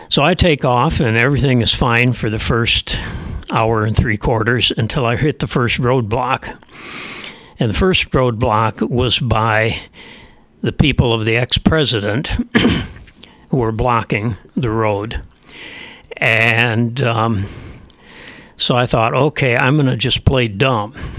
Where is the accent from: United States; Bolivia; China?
Bolivia; Santa Cruz; And since I'm from Santa Cruz, and I was kind of, I don't get into politics down there